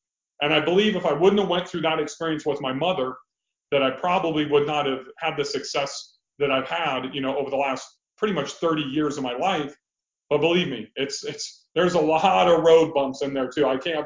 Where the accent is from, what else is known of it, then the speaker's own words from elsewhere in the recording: Bakersfield, California, United States; And I grew up in Southern California. We went in a place called Bakersfield, California, 2 hours north of Los Angeles.